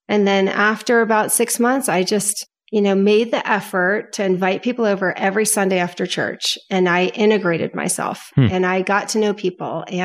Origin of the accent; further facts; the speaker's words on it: Potomac, Maryland, United States; now in California, United States; No, I am from Potomac, Maryland, wow. Born and raised.